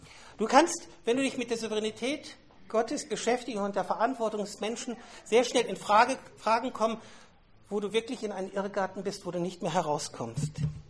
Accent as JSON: {"language": "German", "country": "Germany", "said": "In meiner Heimat, wo ich herkomme, gibt es einen Beruf, der nennt sich Lotse. Und ein Lotse ist jemand, der versucht, ein Schiff, wenn es durch die Weser fährt, richtig durch das Schiffbett zu steuern"}